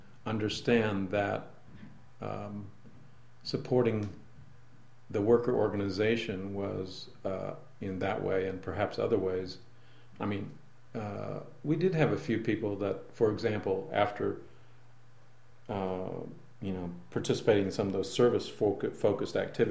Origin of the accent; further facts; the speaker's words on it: Missouri, United States; North Missouri. Almost in Iowa.